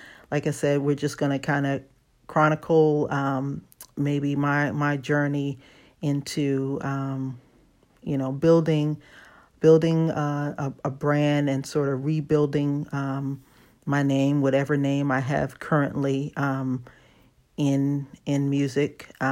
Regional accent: Baltimore, Maryland, United States; also born or lived in North Carolina / Los Angeles; My whole hometown is Baltimore. I was born here and I moved away as a kid to North Carolina. So I grew up in Baltimore and North Carolina. But as a young adult, I moved to California and moved to Los Angeles.

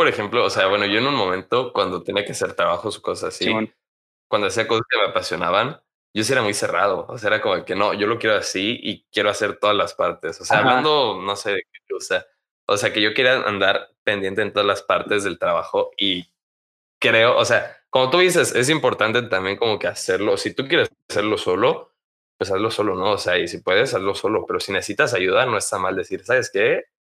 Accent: Mexico; nosotros somos los mexicanos que hacemos las cosas que hacen en México

